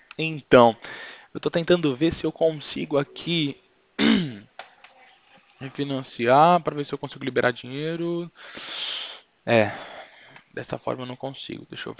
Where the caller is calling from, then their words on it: São Paulo, Brazil; interior do de São Paulo.